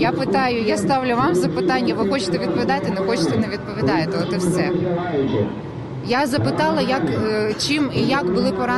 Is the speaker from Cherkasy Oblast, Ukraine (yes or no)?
no; Kyiv, Ukraine; я киянка.